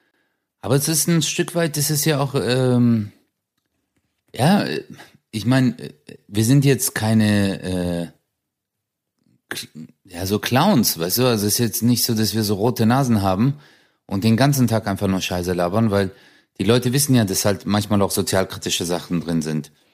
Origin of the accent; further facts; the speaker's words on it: Germany; Und das ist wirklich so. Ich bin einfach Deutscher. Es hören jetzt vielleicht auch viele Türken und denken sich so, du dreckiger Verräter, du Missgeburt, weißt du? Aber hey Bruder, am Ende des Tages bin ich hier geboren, hier aufgewachsen und ich habe halt einfach, es ist meine Muttersprache.